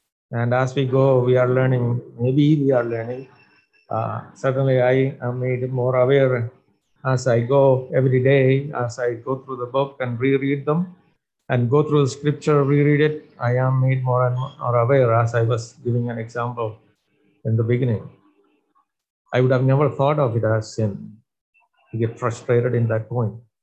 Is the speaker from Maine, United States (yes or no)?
no; Minnesota, United States; I come from Minnesota.